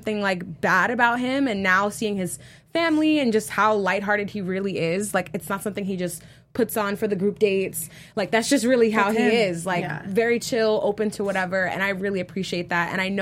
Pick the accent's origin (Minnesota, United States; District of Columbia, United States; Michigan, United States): Minnesota, United States; accent: Minnesota; It's my Minnesota accent.